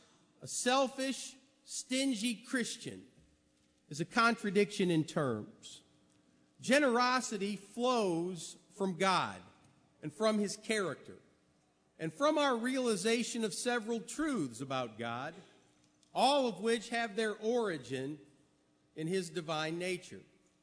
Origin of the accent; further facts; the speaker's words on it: Millport, Alabama, United States; Brother Gus Nichols was our preacher when I was just a child in Millport, Alabama.